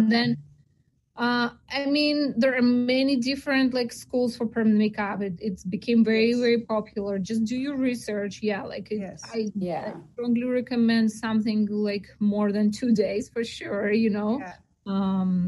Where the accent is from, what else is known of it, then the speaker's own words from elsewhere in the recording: Belarus; moved away as an adult; also born or lived in Greece; now in United States; I moved from Belarus to Greece.